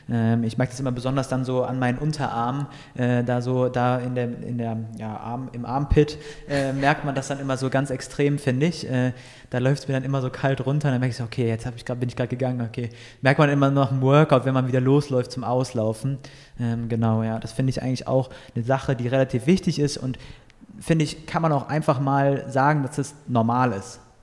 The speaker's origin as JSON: {"language": "German", "town": "Aachen", "region": "North Rhine-Westphalia", "country": "Germany", "said": "in der Aachener Region, in meiner Heimat"}